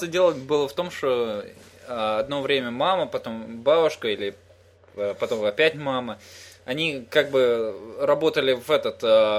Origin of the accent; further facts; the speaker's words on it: Ukraine; also born or lived in Montreal; now in United States; Я вообще украинка. Украинский забыла. Из Монреаля. Французский не знала. Сейчас живу в Америке, английский тем более.